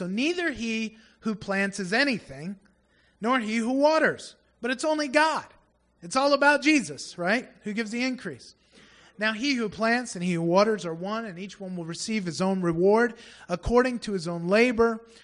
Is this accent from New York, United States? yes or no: yes; New York, United States; and I'm loud. I'm from New York, okay? You know, that's what they tell me in the Philippines. You know, you must be from New York.